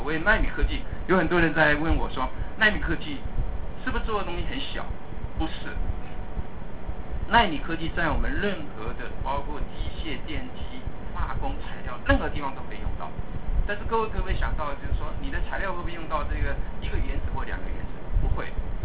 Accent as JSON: {"language": "Chinese", "country": "Taiwan", "said": "也许我们台湾人比较心急了一点啊"}